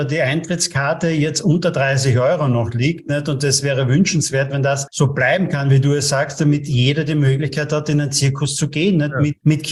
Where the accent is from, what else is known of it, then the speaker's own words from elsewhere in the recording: Austria; bei uns in Österreich